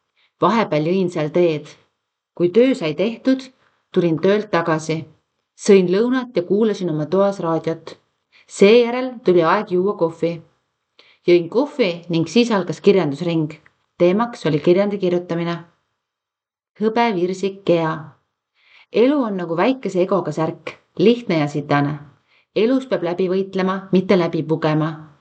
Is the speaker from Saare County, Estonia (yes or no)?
yes; Kuressaare, Saare County, Estonia; born there; Sündisin Kuressaare linnas. Elan Sirge kodus.